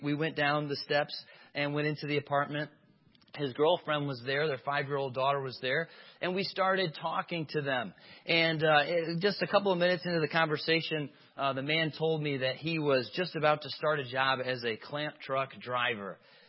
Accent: Dwight, United States; I grew up over in Dwight. And we were the Eagles.

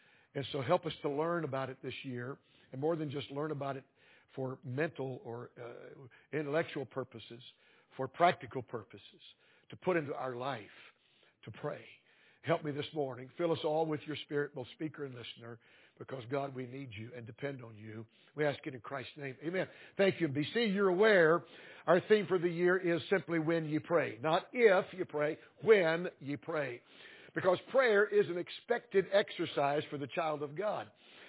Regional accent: the South, United States; and I'm from the South. I like a little bluegrass, okay?

